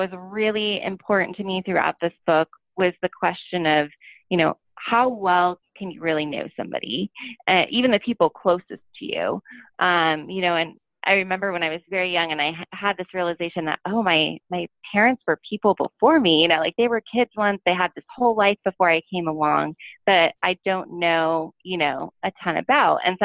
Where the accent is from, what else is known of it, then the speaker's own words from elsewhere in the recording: Midwest, United States; No, I'm from the Midwest, actually.